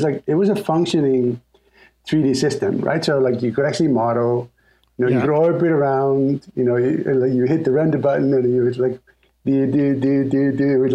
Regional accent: Iceland; English is a second language; moved away as an adult; now in United States; So I'm originally from Iceland. So mm-hmm. I applied to music school out here in the States, and I got accepted.

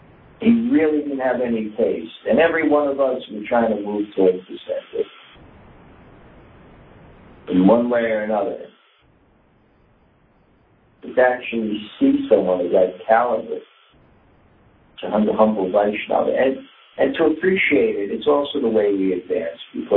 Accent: Vrindavan, Uttar Pradesh, India; It's a real community of people who share a very, very deep experience of growing up in Vrindavan.

